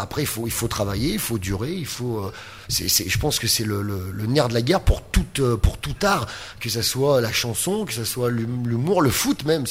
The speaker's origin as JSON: {"language": "French", "town": "Lyon", "region": "Auvergne-Rhône-Alpes", "country": "France", "tie": "born or raised there", "said": "j'ai grandi à Lyon, je me suis marié"}